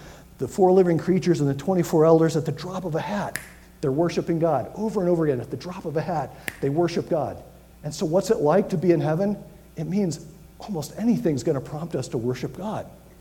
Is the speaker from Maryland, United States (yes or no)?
no; Miami, Florida, United States; a church that I grew up in Miami